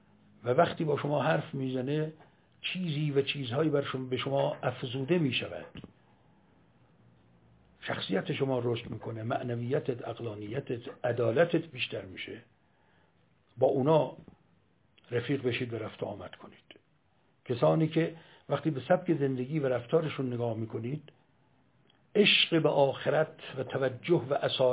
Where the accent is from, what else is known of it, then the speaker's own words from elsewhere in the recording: Iran; وقتی فهمید خب ما ایرانی هستیم